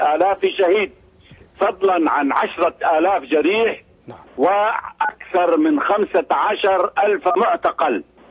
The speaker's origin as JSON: {"language": "Arabic", "country": "Syria", "lives_now": "Paris, France", "said": "من باريس."}